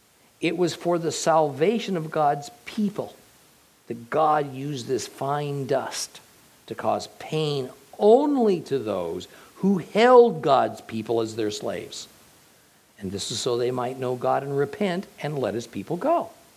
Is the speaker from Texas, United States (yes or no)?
no; California, United States; I was born and raised in the Mojave Desert of California.